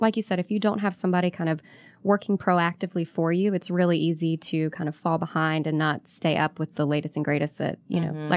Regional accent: Marietta, Georgia, United States; No, I'm actually from Marietta originally.

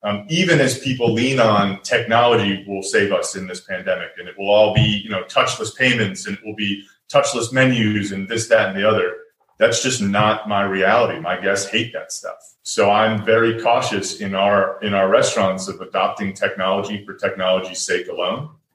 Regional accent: Roswell, United States; Then I had the opportunity to open a restaurant in my hometown, Roswell, in 2011.

